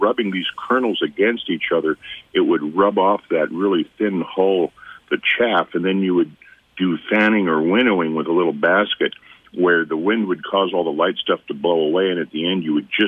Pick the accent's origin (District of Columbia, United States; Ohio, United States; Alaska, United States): District of Columbia, United States; I grew up outside Washington, D.C., and I'm glad to be right where I'm at and away from all that hustle and bustle and everything.